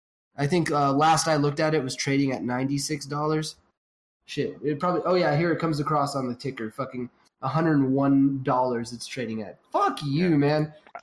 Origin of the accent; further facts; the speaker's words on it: Quebec, Canada; accent: French; It's all about that Quebecois. Dorian. No? They probably hate my French accent.